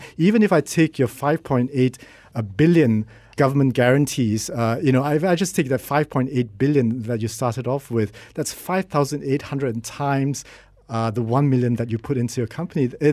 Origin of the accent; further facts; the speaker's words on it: Malaysia; as a Malaysian